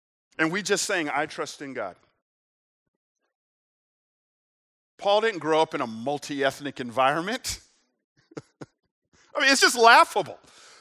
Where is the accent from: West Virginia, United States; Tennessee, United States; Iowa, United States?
Tennessee, United States; Memphis; I grew up in Memphis, and in my 43 years, it's the first time I've ever been to a white person's home.